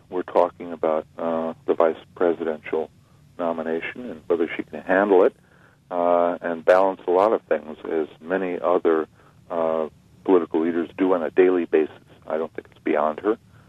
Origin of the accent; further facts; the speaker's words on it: Alaska, United States; And I'm from Alaska.